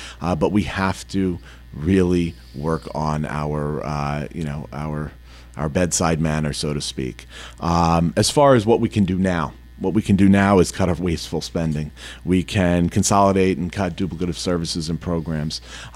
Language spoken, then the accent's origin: English; Baldwin, New York, United States; Well, I grew up in Baldwin. I went through Baldwin Public Schools.